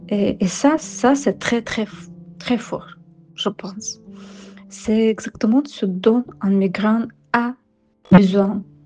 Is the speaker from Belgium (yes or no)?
no; Ukraine; French is a second language; now in France; Je viens d'Ukraine. Je me souviens très très très bien de mon arrivée en France, à Aix-en-Provence.